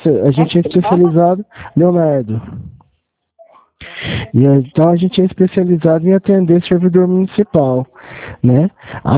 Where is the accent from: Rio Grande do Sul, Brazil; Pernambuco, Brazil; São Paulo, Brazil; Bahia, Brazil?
São Paulo, Brazil; Franca; eu sou daqui de Franca